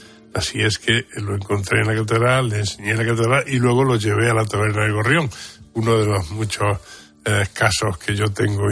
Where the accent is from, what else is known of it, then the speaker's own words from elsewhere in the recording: Arjona, Andalusia, Spain; todos los que somos de Arjona, provincia de Jaén, sí … los patrones son Bonoso y Maximiano.